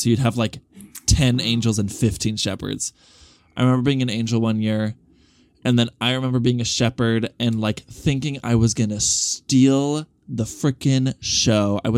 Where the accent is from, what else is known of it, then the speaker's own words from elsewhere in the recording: Arizona, United States; And I grew up in Arizona, like a very red state.